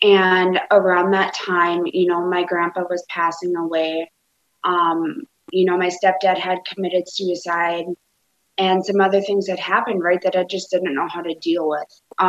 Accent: Jamestown, North Dakota, United States; born there; I was born in North Dakota. I was born in Jamestown.

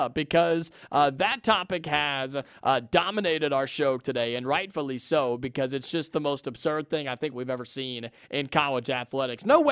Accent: Cashtown, Ohio, United States; I'm going to find a lawyer in my hometown.

